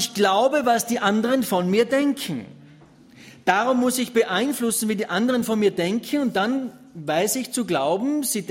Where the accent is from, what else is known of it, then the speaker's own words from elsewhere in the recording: Ramsau, Styria, Austria; du kommst nach Schladming oder Ramsau, da wo ich zu Hause bin, und du kommst nach Ramsau, wo ich geboren bin und immer noch wohne